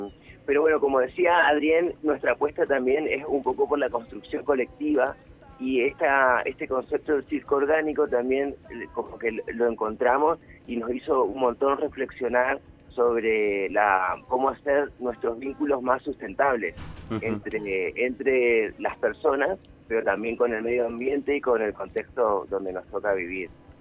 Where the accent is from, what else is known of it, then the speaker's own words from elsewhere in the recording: Misiones, Argentina; Así es, venimos de Misiones con una obra de circo orgánico